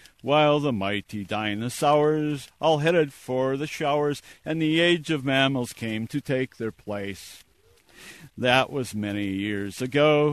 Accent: Berkeley, California, United States; I'm from Berkeley, Bay Area Watershed

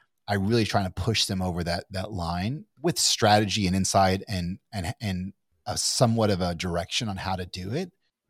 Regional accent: Kentucky, United States; I'm from Kentucky, but I don't think I sound from Kentucky.

